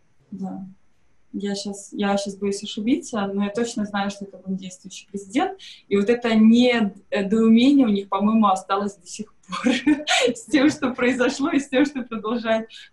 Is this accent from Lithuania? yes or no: no; Belarus; и бабушки и дедушки нас так тоже воспитывали, что мы белорусы, и мы должны знать белорусский язык, и я этим очень горжусь.